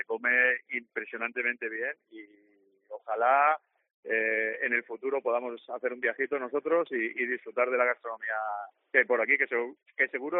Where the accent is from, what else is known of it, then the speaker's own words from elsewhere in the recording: Basque Country, Spain; soy vasco en general, cuna del fútbol